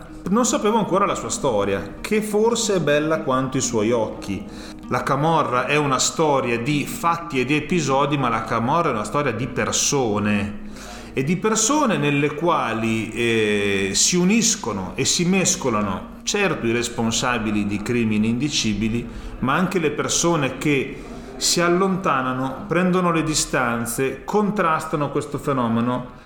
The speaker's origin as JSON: {"language": "Italian", "region": "Emilia-Romagna", "country": "Italy", "said": "lo dico da emiliano romagnolo"}